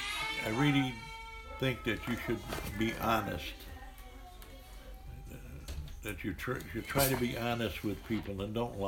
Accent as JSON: {"language": "English", "town": "Cleveland", "region": "Ohio", "country": "United States", "tie": "born or raised there", "said": "In Cleveland."}